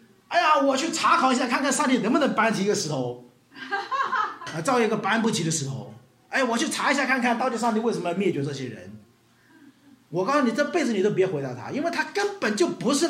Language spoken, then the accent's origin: Chinese; China; 看到那些洋人很幸福，不像我们中国人一大堆的菜